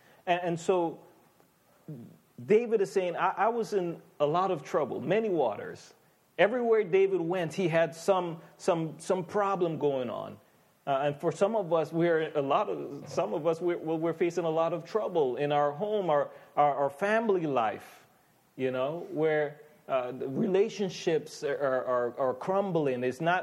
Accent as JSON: {"language": "English", "country": "U.S. Virgin Islands", "said": "You know, I'm from the Virgin Islands, and we have virgin waters there."}